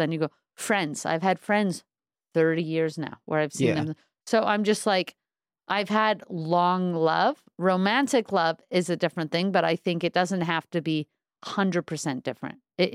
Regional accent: Brooklyn, New York, United States; I'm originally from Crown Heights, from Brooklyn. Uh-huh. I grew up like, I was born an Orthodox Jew, so yeah.

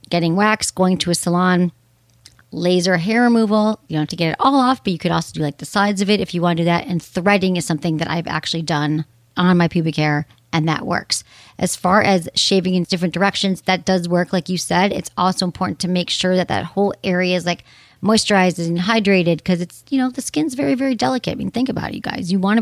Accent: Michigan, United States; This is from Mike, 48, in Michigan, my home state.

